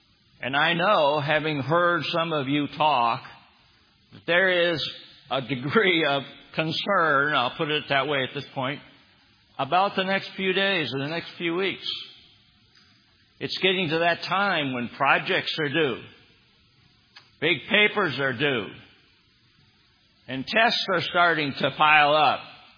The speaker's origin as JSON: {"language": "English", "region": "Michigan", "country": "United States", "also_born_or_lived": "Ohio", "said": "I'm from Michigan. I remember the last World Series in Detroit."}